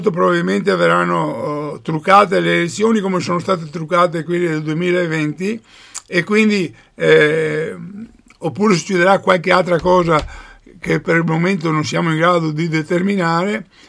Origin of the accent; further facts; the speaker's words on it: Veneto, Italy; Ecco, noi diciamo come Veneto, come Veneti, che vogliamo che gli accordi di Gasperi Gruber